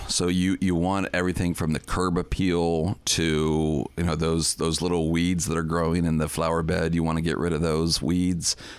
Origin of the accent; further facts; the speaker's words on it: Newark, United States; I'm always kind of biased because I grew up in Newark and, you know, went to Newark City Schools graduate.